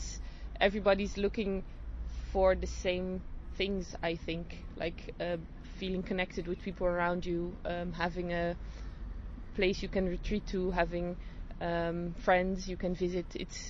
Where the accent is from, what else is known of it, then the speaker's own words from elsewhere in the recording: Belgium; English is a second language; because I'm coming from Belgium, it was quite a big hassle to take this whole cabin